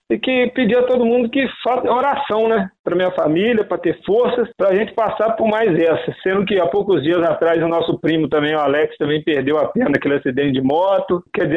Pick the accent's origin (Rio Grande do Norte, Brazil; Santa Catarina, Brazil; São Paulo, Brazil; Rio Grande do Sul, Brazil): São Paulo, Brazil; Suzano; now in Ubá, Brazil; Só eu que sou de Suzano.